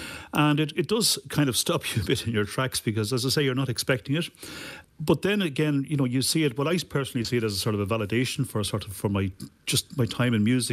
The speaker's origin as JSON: {"language": "English", "town": "Dublin", "region": "Leinster", "country": "Ireland", "said": "I'm from Dublin myself"}